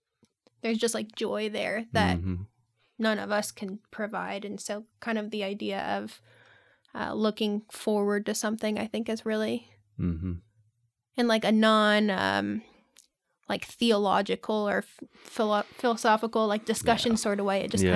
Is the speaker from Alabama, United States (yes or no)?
no; St. Charles, Missouri, United States; So I grew up in St. Charles, Missouri, like a suburb of St. Louis, with a Catholic family and Catholic grandparents